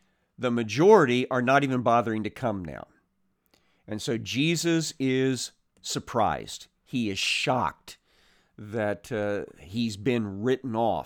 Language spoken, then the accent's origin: English; Missouri, United States; When I have gone back to my hometown in southern Missouri and preached there